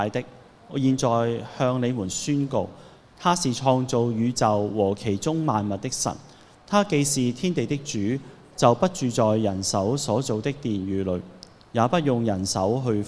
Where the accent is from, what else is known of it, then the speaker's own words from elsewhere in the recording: Hong Kong; 譬如我們香港人來說，我們有些人可能是傳統的中國人的思想，以往家人都是拜開神的